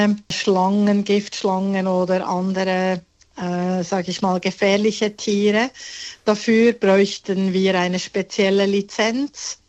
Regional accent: Bern, Switzerland; moved away as an adult; now in Australia; Also ich bin ursprünglich aus Bern, der Hauptstadt, bin in Bern geboren, aufgewachsen und ja, eigentlich immer um Bern herum geblieben, gearbeitet, hatte mein eigenes Geschäft.

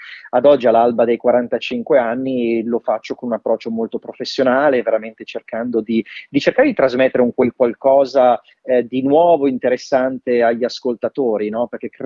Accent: Milan, Lombardy, Italy; io sono di Milano, da parte di papà, che è di Candia Lomellina, quindi diciamo, nelle zone, nelle risaie, quasi al confine tra Lombardia e Piemonte, da quelle parti lì

